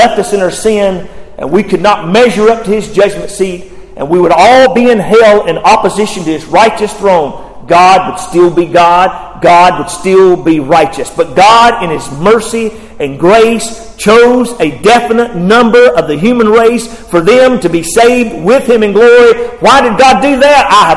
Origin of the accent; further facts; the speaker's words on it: Georgia, United States; I mean, I was raised in Northeast Georgia.